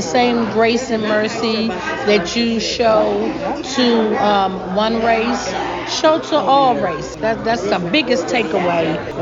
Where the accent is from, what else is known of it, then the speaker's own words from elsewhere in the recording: Washington, District of Columbia, United States; I'm from Washington, D.C.